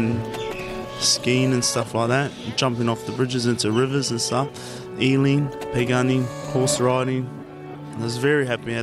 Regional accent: Whakatāne, Bay of Plenty, New Zealand; now in Sydney, Australia; I'm Māori and I grew up. I was born and bred in Whakatāne, North Island, New Zealand.

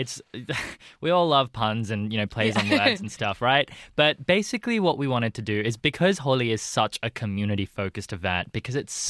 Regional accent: Australia; growing up in Australia, especially in a South Asian migrant household

